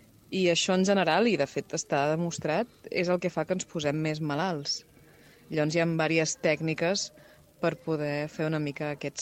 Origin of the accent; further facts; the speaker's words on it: Mataró, Catalonia, Spain; Jo vinc de Mataró.